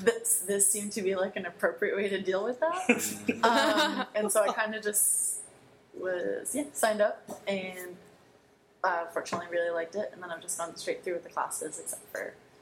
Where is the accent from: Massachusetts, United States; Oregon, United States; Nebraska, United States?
Massachusetts, United States; Leominster; I'm from Leominster, Massachusetts. It's like an hour out west.